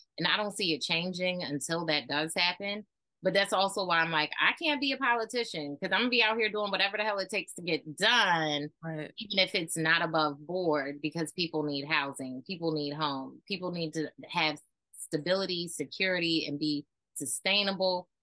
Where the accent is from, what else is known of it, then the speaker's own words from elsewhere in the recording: Maryland, United States; I was raised in Baltimore County and now I live in Baltimore City and I understand it.